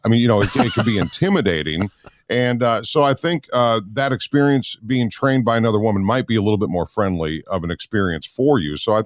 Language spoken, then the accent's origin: English; Minnesota, United States; also born or lived in Japan; was born in Japan, grew up in Minnesota